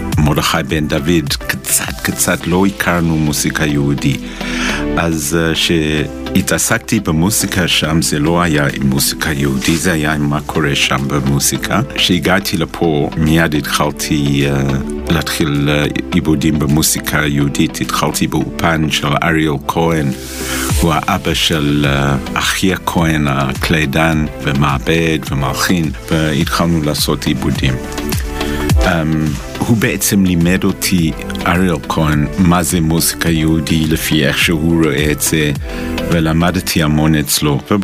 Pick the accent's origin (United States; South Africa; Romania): South Africa; Hebrew is a second language; במקור אני מדרום אפריקה